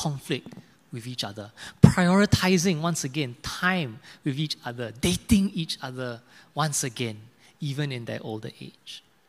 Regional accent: Singapore; I'm actually from Singapore. So I served my national service and my army in Singapore.

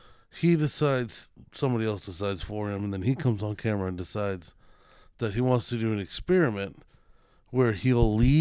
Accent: United States; Hey, man, I'm as American as it gets.

